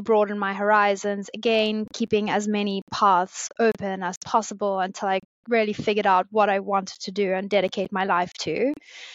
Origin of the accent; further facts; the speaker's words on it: South Africa; born there; moved away; I was born in South Africa. My parents actually moved over in the early 20s. So I have an Irish heritage, but a South African born, so a good mix of two great cultures.